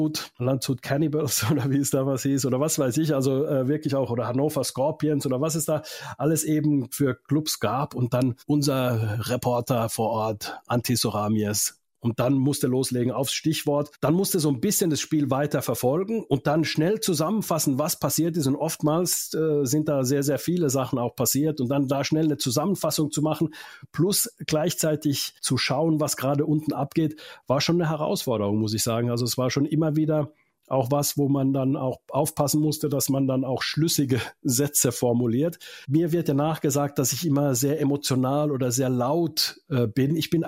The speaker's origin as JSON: {"language": "German", "country": "Finland", "tie": "born or raised there", "second_language": "German", "lives_now": "Germany", "said": "Das kenne ich noch aus meiner Heimat auch in Finnland"}